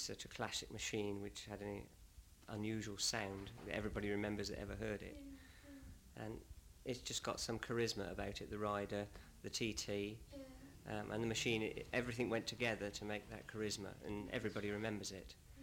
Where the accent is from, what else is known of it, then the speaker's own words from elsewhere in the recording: Hythe, South East England, United Kingdom; I come from Hythe, which is near Southampton, on the edge of the New Forest, about 3 miles from Bewley.